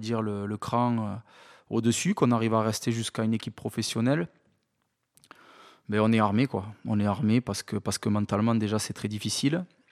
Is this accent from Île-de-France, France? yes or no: no; Toulouse, Occitanie, France; j'étais originaire d'ici, et puis c'était mon club, quoi. Donc quand on est Toulousain, on a envie de jouer à Toulouse.